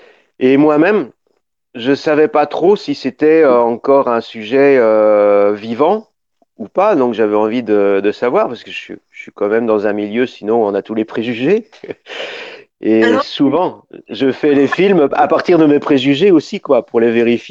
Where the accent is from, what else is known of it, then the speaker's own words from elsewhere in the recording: Paris, Île-de-France, France; moi je viens de Paris, je viens du nord de la France, et je viens de Paris